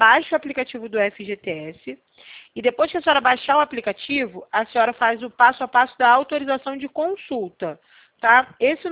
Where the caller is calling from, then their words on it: Rio de Janeiro, Brazil; Eu falo do centro do Rio de Janeiro